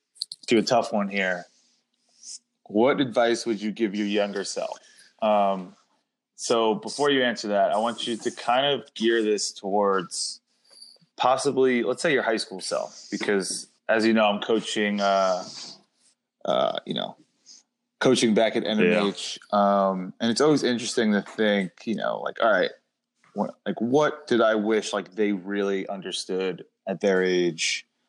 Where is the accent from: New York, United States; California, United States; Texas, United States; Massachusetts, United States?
New York, United States; Long Island; because I grew up in, I grew up in Long Island, pretty close to the city.